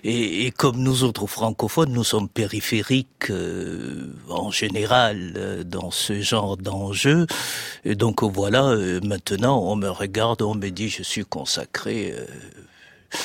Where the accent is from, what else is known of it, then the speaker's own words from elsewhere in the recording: Chad; quand on vient du Tchad où il n'y a pas vraiment une école française, je n'ai pas été formé par une école française